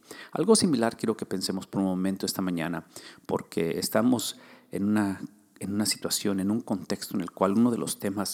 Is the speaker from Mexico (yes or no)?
yes; Ciudad Mante, Tamaulipas, Mexico; first language Spanish; moved away as an adult; now in United States; es el aniversario de la primera iglesia bautista de la ciudad donde yo vengo, de Ciudad Mante. Nacido y crecido en México, llego a la edad de 17 años a Estados Unidos